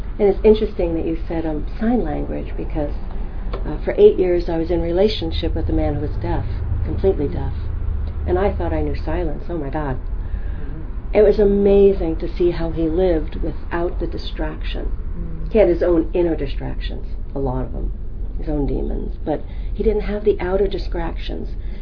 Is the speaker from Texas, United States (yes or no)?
no; New York City, New York, United States; You know, I grew up in New York City. It's intense there.